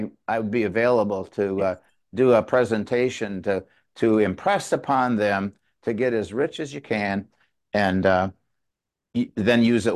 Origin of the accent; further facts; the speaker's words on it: Wisconsin, United States; We're from Wisconsin. When we lived up there, I was in a business